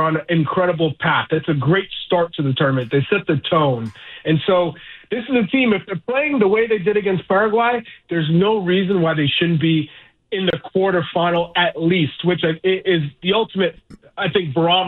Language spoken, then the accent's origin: English; Manchester, New Hampshire, United States; For me, I grew up in Manchester, New Hampshire. I went to Boston College. New England is my home. It's in my blood.